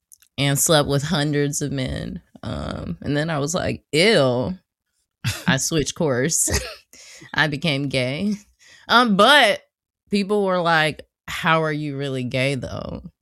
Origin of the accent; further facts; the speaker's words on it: the South, United States; Also, I grew up in the South in church.